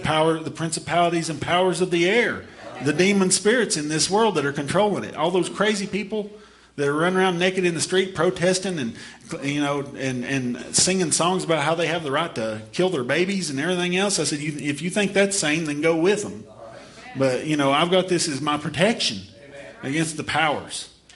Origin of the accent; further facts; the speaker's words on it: the South, United States; You know, even though I'm from the South, don't worry, though.